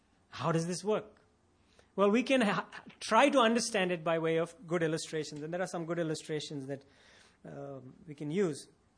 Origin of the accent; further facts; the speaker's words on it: India; I'm an Indian. We are all Indians.